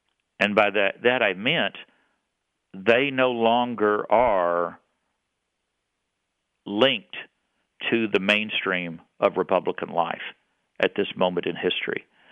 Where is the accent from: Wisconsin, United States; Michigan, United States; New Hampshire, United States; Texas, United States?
Texas, United States; this is easy for me to do because I grew up Southern Baptist in Texas.